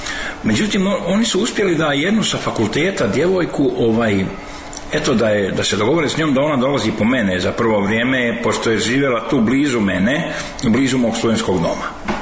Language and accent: Serbian; Sarajevo, Federation of Bosnia and Herzegovina, Bosnia & Herzegovina; also born or lived in Drvar; now in Belgrade, Serbia; U osnovnu školu završio sam u Sarajevu, srednju također, fakultet počeo u Sarajevu, završio u Beogradu, završio sam njemački i engleski jezik, inače još govorim španski, italijanski, ruski i tako još poneki.